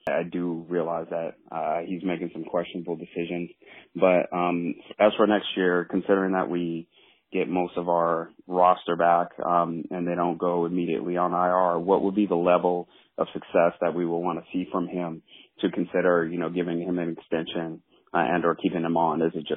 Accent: San Diego, California, United States; now in Brooklyn, United States; from Brooklyn, born and raised in San Diego, but live here now.

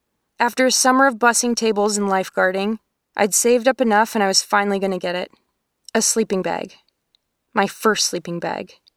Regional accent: Eastern Canada, Canada; I grew up in Eastern Canada in a family that wasn't really that outdoorsy.

